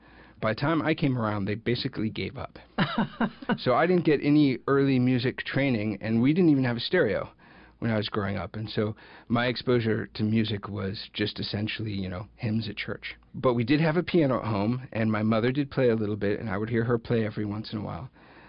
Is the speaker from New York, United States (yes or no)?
yes; Ithaca, New York, United States; I grew up in Ithaca. I moved here right before kindergarten.